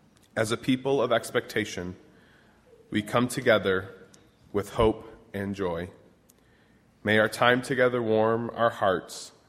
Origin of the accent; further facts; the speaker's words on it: Michigan, United States; I grew up in Michigan, and the auto industry was quite literally my family's livelihood.